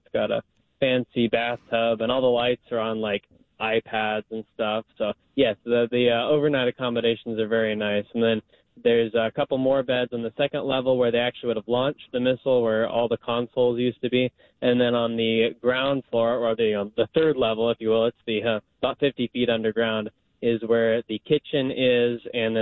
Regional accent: Wichita, Kansas, United States; So I guess Tucson, my hometown of Wichita, Kansas, and Little Rock, Arkansas, all qualified.

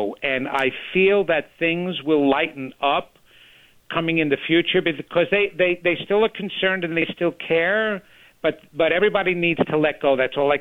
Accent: Levittown, New York, United States; also born or lived in Queens; I was born in Maspeth, Queens, but I grew up on Long Island in Levittown, which is right next to Bethpage.

